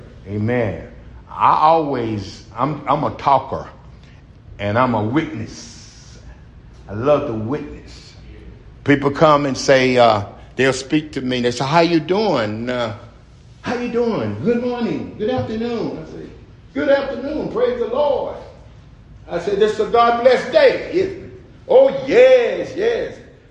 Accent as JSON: {"language": "English", "town": "Durham", "region": "North Carolina", "country": "United States", "tie": "born there", "said": "I was born in Durham, North Carolina."}